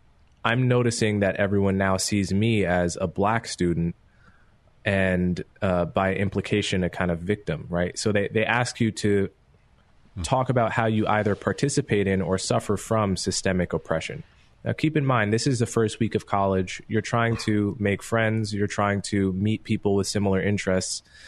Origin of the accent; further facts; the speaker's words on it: Montclair, New Jersey, United States; When I was a kid, I grew up in Montclair, New Jersey, which some of your listeners may be familiar with if they know the New York area. It's a liberal town. It's a racially diverse town.